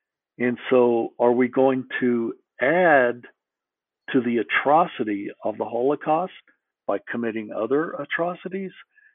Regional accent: the South, United States; I grew up in the South, but I wasn't raised racist.

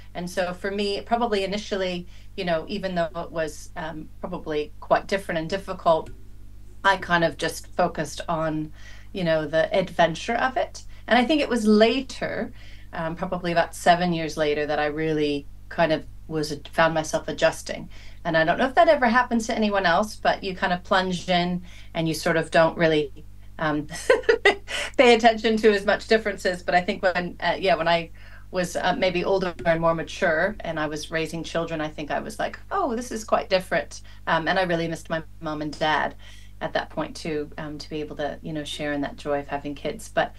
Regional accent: Oregon, United States; now in New Zealand; I was a kid growing up in Oregon, and then I'd say that here in New Zealand, and it was, you know, met with a lot of confusion.

